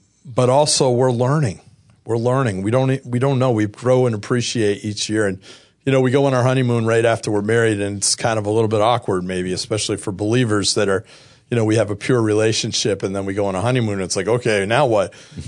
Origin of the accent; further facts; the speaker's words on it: East Coast, United States; my wife was from the West Coast, I was from the East Coast. My family's here all the time.